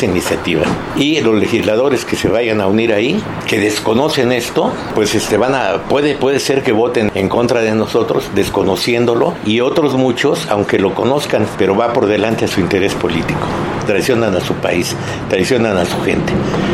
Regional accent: Mexico; Somos mexicanos, no tenemos que imitar a otros países

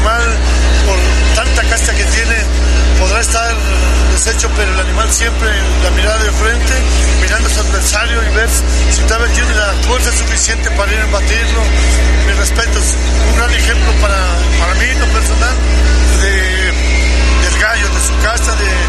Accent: Mexico; esto es parte de nuestra identidad como pueblo mexicano

